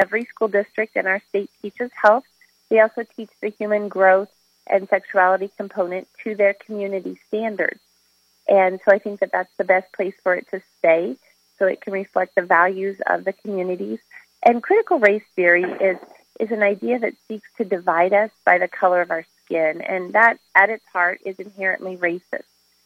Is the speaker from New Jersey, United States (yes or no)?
no; North Platte, Nebraska, United States; I was born and raised in North Platte, and my husband and I have chosen to raise our family there, too.